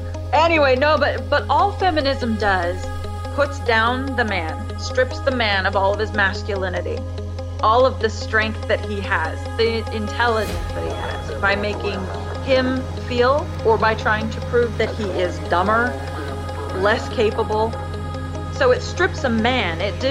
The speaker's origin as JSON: {"language": "English", "region": "West Coast", "country": "United States", "said": "I come originally from the West Coast, where everything is a liberal fight and has been for the last 20 years."}